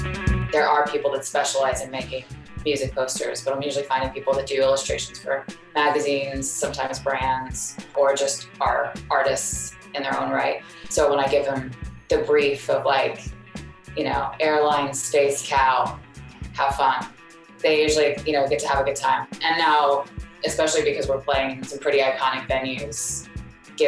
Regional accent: Houston, Texas, United States; it's because we're from Houston, which is a space city. That's just who we are and where we're from.

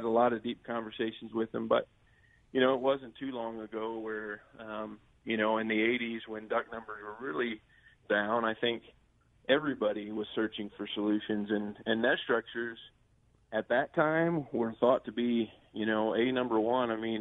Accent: Sikeston, Missouri, United States; I'm actually a Boot Heel boy. I grew up in Sykeston, Missouri.

